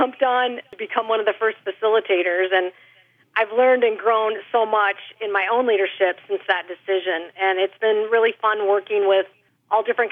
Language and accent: English; Midwest, United States; now in Michigan, United States; I grew up in the Midwest.